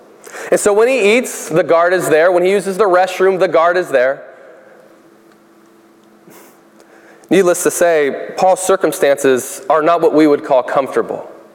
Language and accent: English; Alabama, United States; moved away as an adult; also born or lived in California; But one of the things, what Mark didn't mention is I'm from Alabama. Before that, I lived in California.